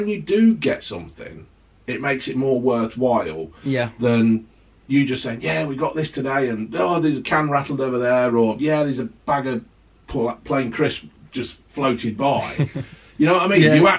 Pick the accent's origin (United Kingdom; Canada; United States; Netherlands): United Kingdom; England; I'm English.